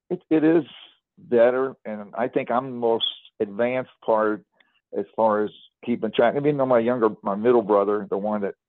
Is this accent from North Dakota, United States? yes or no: no; Florissant, Missouri, United States; also born or lived in Ferguson; I basically was in Florissant. I was raised basically from about second grade on up in Florissant all the way up.